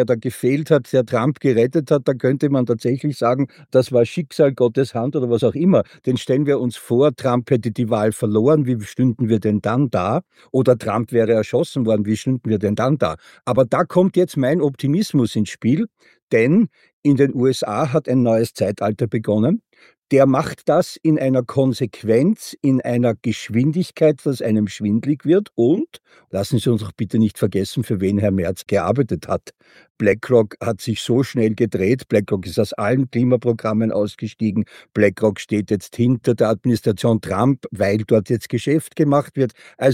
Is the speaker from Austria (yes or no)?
yes; Austria; Und da warne ich jetzt als Österreicher einen Schritt danach.